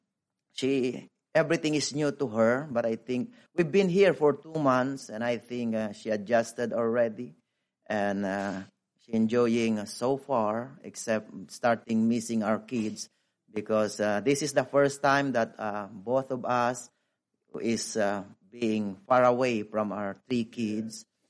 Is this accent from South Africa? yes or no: no; Philippines; And once again … I am a Filipino missionary.